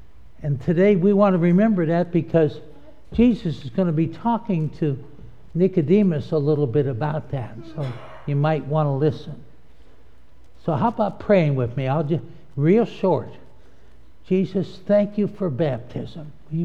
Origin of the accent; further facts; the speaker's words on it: Youngstown, Ohio, United States; moved away as an adult; now in North Carolina, United States; Even though I'm from Youngstown, Ohio? Now, why do you think that could be? How could we be kinfolk? … And for the first 40 years of my life, I was a Midwesterner. Down here, folks call me a Yankee.